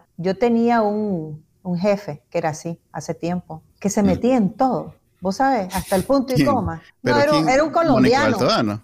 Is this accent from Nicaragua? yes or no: yes; Nicaragua; si vos sos un nicaragüense asalariado, vos le tenés pánico a eso. Porque solo escuchamos, bueno, yo lo viví